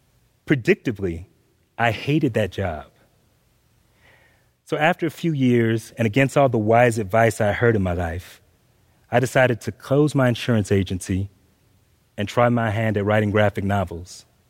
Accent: Atlanta, Georgia, United States; I grew up in Atlanta, Georgia, and I didn't know very many white people, but I was raised in a Southern black church

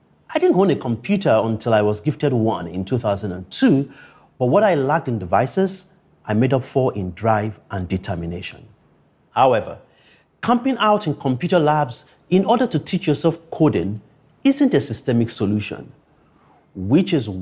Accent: Akure, Ondo, Nigeria; growing up in Akure, a town 350 kilometers from Lagos, it felt like a place that was disconnected from the rest of the world, and one where hope and dreams were limited.

